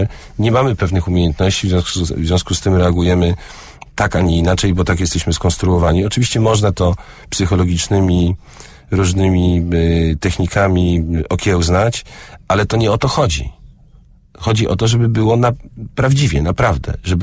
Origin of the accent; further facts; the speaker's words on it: Poznań, Greater Poland Voivodeship, Poland; born there; now in Toruń, Poland; Ja się urodziłem w Poznaniu, mieszkam w Toruniu